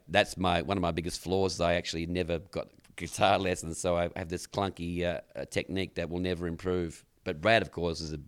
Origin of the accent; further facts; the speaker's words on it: Perth, Western Australia, Australia; when I get back home, because I'm from Perth myself.